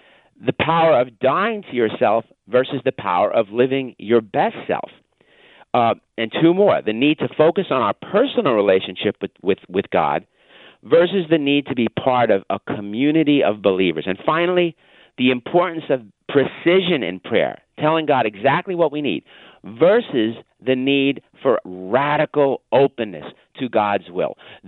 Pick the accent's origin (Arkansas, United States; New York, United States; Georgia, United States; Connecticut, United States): New York, United States; accent: New York; I'm a New Yorker. You know, you can tell, unfortunately, from my nasal New York accent, and I'm a skeptical New Yorker.